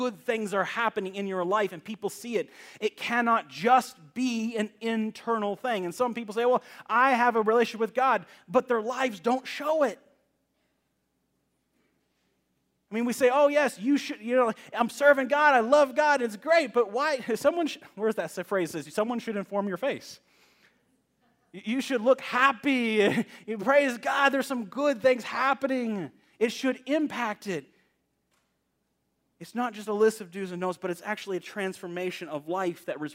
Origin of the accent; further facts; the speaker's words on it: Texas, United States; also born or lived in Southern California; I worked as a wrangler down in Texas. I grew up in Texas. I worked as a wrangler in several ranches in Texas and also worked with horses in the mountains of Southern California.